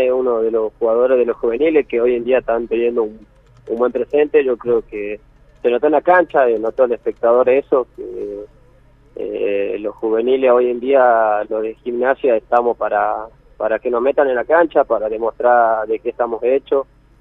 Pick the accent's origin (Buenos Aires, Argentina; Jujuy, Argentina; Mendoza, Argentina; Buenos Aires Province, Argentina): Jujuy, Argentina; Perico; yo empecé acá, bueno, yo soy de Perico, sí.